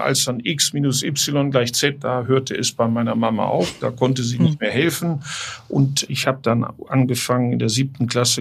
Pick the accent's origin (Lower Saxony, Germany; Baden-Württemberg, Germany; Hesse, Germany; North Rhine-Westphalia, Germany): Lower Saxony, Germany; Hildesheim; also born or lived in Bremen; Ich bin ja in Bremen geboren. Dann wohnten wir in Hildesheim, eine Kreisstadt, so 100.000 Einwohner, so eine 30, 40 Minuten entfernt von Hannover.